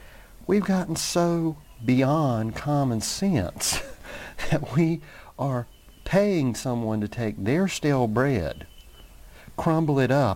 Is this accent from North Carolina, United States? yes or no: yes; North Carolina, United States; But I grew up in North Carolina, in an area where everybody said pecan for no apparent reason.